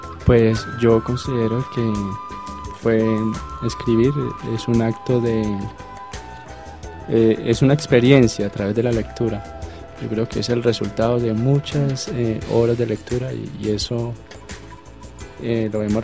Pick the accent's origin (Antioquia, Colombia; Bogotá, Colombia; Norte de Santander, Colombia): Norte de Santander, Colombia; Cúcuta; Yo empecé estudiando literatura, yo soy cucuteño